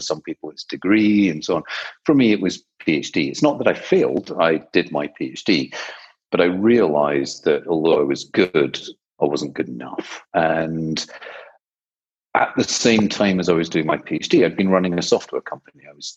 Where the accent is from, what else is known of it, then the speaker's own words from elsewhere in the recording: Scotland, United Kingdom; I grew up in the west of Scotland.